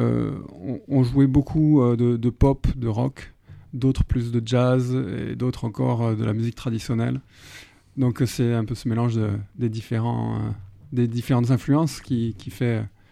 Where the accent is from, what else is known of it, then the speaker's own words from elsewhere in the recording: Saint-Étienne, Auvergne-Rhône-Alpes, France; born there; Moi, je suis né à Saint-Étienne, mais non.